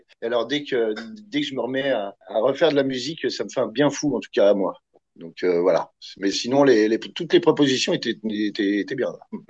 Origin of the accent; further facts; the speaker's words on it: Cergy, Île-de-France, France; parce que nous, on est de Cergy dans le 95, et c'est juste à côté.